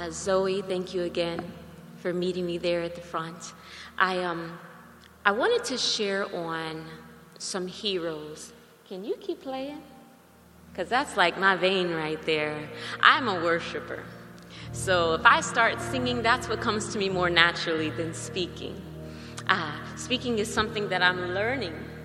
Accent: United States; I'm from the States, right? So I'm watching everything from the States. I was there, I was attending school in Oklahoma.

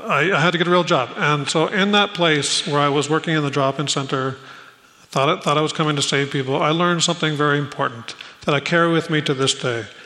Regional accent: Springdale, Newfoundland and Labrador, Canada; I'm from Springdale, and I think there's at least somebody from Kings Point

